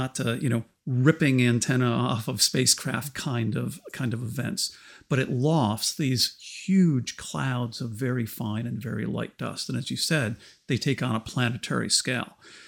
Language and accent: English; United States; As an American, I'd say MacGyver on Mars, right?